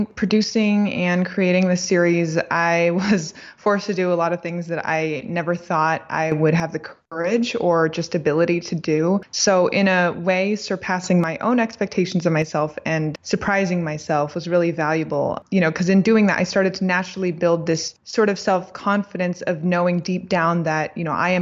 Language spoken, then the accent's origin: English; Los Angeles, California, United States; I was born and raised in Los Angeles. I studied at UC Berkeley, and then I moved back down to LA to pursue acting.